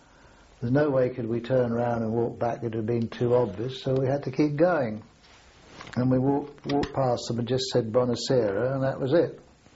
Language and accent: English; United Kingdom; "Don't shoot, I'm British."